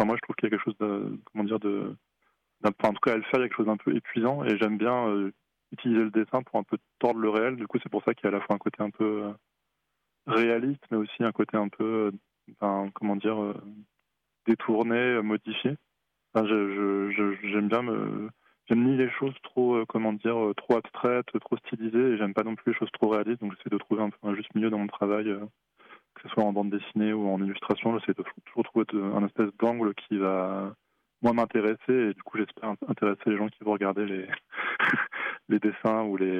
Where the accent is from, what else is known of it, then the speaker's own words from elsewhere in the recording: France; je pense, en tant que français